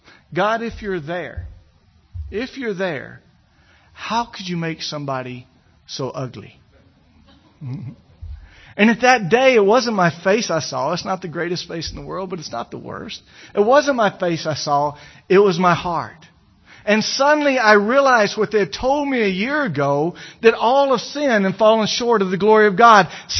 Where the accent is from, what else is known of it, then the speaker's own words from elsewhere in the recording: Gordo, Alabama, United States; I said, "Listen, lady, I was born and raised in Gordo, Alabama. I just don't know how to talk right anymore." So you have to have a right dialect to be able to be from Gordo, Alabama. As I grew up, I was in a small church